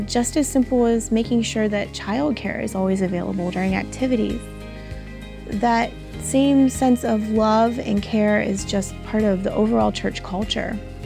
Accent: Jackson Township, Ohio, United States; I grew up in Jackson Township in a Christian household. My family was very faith-centered, and we attended several different churches over the years.

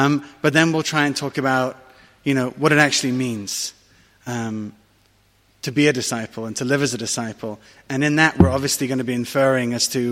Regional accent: England, United Kingdom; also born or lived in France; now in Israel; I am the son of a Scot and a Moroccan Jew. I was born here in Israel. I was raised in England and France.

